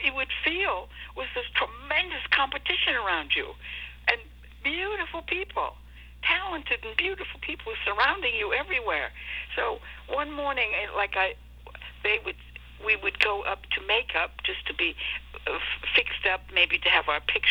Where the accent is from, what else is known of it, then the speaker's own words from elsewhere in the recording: Minnesota, United States; I'm from Minnesota